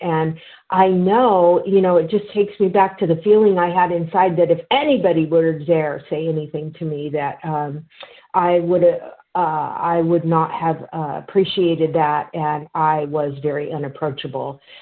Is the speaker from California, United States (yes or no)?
yes; Santa Clara, California, United States; I am from Santa Clara, California.